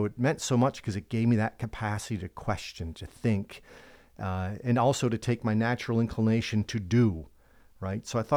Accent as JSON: {"language": "English", "town": "Geneva", "region": "New York", "country": "United States", "tie": "born or raised there", "said": "I'm from Geneva, born and raised"}